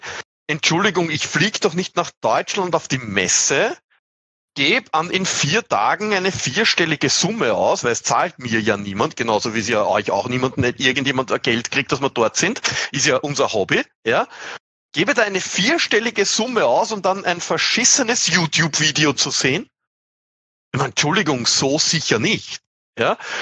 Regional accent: Austria; accent: Austrian; Und dann war aber mein Dialekt zu österreichisch und deswegen wurde es dann nicht veröffentlicht.

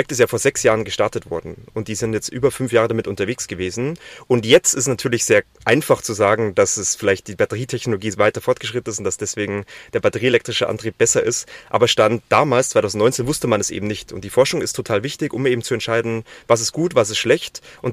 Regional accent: Bavaria, Germany; now in East Frisia, Germany; ich komme ursprünglich aus Bayern und bin dann tatsächlich nach Ostfriesland gegangen, also es könnte nicht weiter weg sein

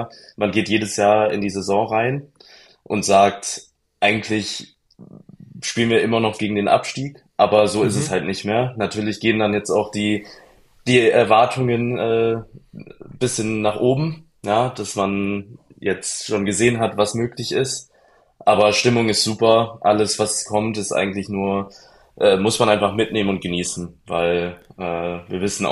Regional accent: Baden-Württemberg, Germany; also ich bin halt in der Stuttgarter Umgebung aufgewachsen

